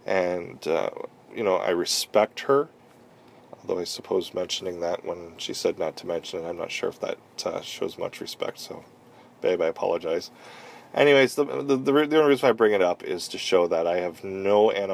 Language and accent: English; Canada; I am Canadian. This is a Canadian podcast.